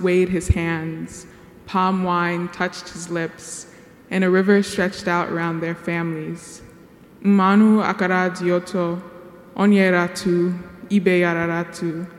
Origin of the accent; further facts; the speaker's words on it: Houston, Texas, United States; I'm from Houston, Texas